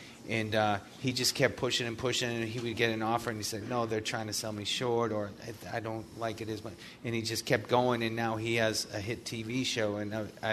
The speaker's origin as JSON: {"language": "English", "town": "Dorchester", "region": "Massachusetts", "country": "United States", "said": "So we all went, we're all from Dorchester."}